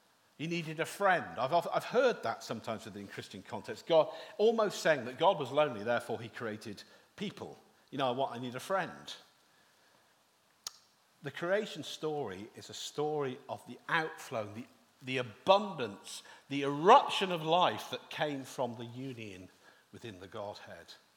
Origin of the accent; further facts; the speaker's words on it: England, United Kingdom; because we don't like speaking about things like this when we're English.